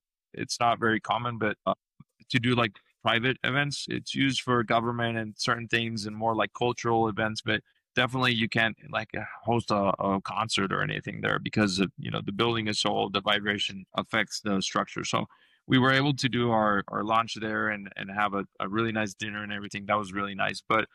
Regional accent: Mexico; But, you know, but I grew up in Mexico my whole life. So I'm a reverse immigrant, if you will.

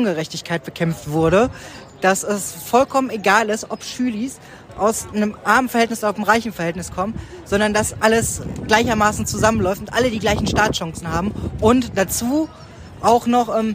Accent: Dortmund, North Rhine-Westphalia, Germany; ich komme aus Dortmund.

